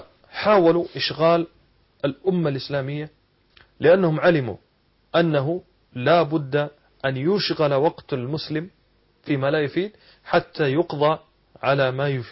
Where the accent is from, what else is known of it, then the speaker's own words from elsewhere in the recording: Saudi Arabia; وأنا رأيت نماذج يعني عندنا في السعودية وحتى هنا يعني سمعت بها في مصر